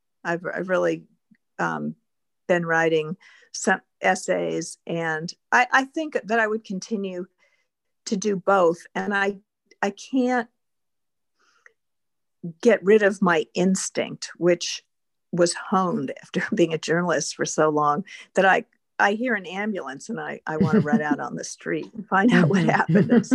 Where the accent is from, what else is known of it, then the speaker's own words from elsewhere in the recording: Los Angeles, California, United States; But I grew up in Los Angeles, and my parents were not helicopter parents.